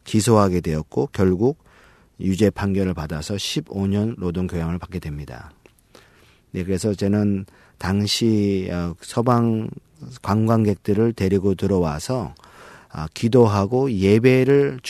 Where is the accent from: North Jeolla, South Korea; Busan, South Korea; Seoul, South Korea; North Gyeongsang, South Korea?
Seoul, South Korea; born there; 네, 제가 대한민국 서울에서 태어났고요.